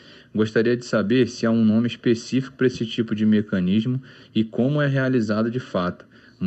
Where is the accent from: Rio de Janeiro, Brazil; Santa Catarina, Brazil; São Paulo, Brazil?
Rio de Janeiro, Brazil; now in Manaus, Brazil; sou carioca, atualmente residindo em Manaus por motivo de trabalho.